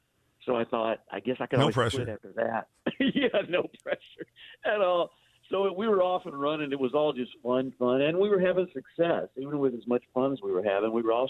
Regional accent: Texas, United States; And I do have property in Texas. So, yes, I'm still a Texan.

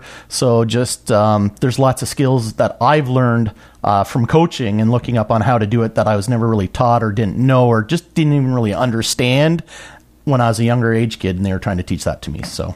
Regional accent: Delhi, Ontario, Canada; I've been in the community since, 1975 when I was born in the area. So born and raised in Delhi, just outside of near Windham Center.

